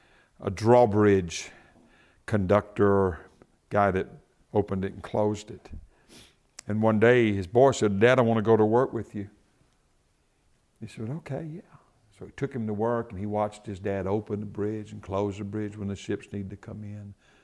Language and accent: English; the South, United States; I was raised in the South, okay? I know all of that stuff that goes on.